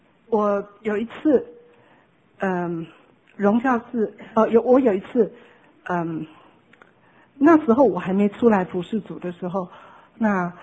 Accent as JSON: {"language": "Chinese", "country": "China", "said": "所以我觉得有时候我们中国人好可怜哦"}